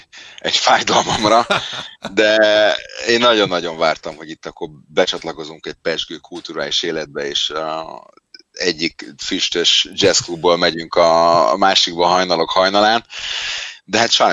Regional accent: Hungary; itt igenis is nagyon-nagyon pozitív a ennek a megítélése, hogy igen, magyarok vagyunk.

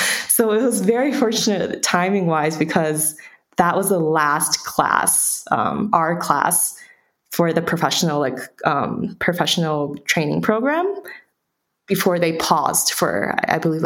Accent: Midwest, United States; also born or lived in Michigan / Pittsburgh; I was born in the States, in Michigan, and mostly grew up in like the Midwest. And then I also lived in Pittsburgh for 7 years.

